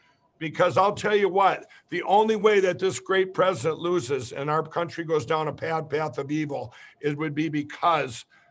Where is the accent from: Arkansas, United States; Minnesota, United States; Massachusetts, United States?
Minnesota, United States; because like in my home state of Minnesota, there's 9 Democrat mayors that switched in northern Minnesota